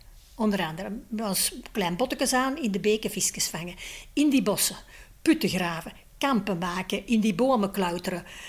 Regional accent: Brasschaat, Antwerp, Belgium; Ik ben echt geboren en getogen in Breschaat. Ik heb een oudere zus en een jongere broer. En wij woonden heel bescheiden in een kleine woning in het centrum van Breschaat

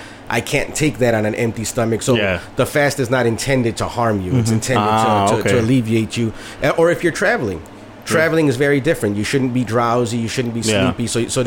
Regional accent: Chicago, Illinois, United States; I was born and raised in Chicago.

